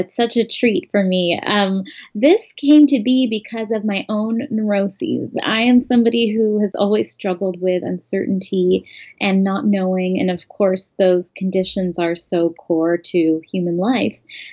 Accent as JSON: {"language": "English", "town": "San Francisco", "region": "California", "country": "United States", "tie": "born or raised there", "said": "I grew up in San Francisco, and I also grew up with gay parents."}